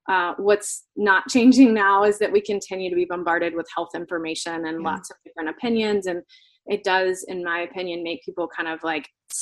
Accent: Florida, United States; I grew up in Florida and I grew up with a mom who loved to cook

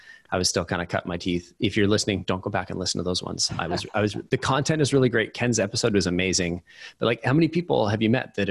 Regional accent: Canada; I grew up in Canada. I'm still in Canada

